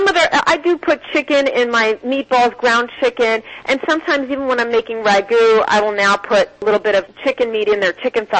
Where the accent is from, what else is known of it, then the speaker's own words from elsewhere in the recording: Abruzzo, Italy; I've never heard of this pasta. I'm from Abruzzo.